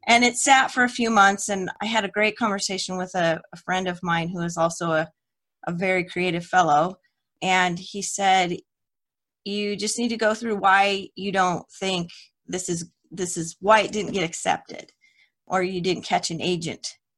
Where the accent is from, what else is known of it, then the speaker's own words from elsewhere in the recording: Potlatch, Idaho, United States; now in Las Vegas, United States; It was originally a business that started where I grew up in Potlatch, Idaho. It was a lumber company and then evolved into paper making and stuff. So that's how we ended up in Las Vegas.